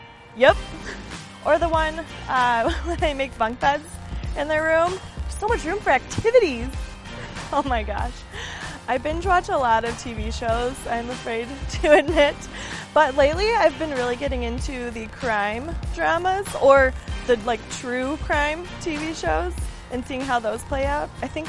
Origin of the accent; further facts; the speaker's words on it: Omaha, Nebraska, United States; I am from Omaha, Nebraska, and this is my third year with the MVC.